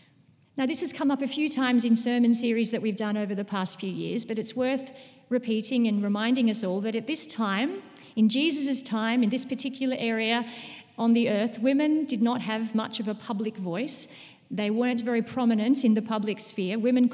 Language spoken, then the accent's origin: English; Australia; accent: Australian; I was Ma Shepherd, and they wanted me to utilise my Australian accent for that one.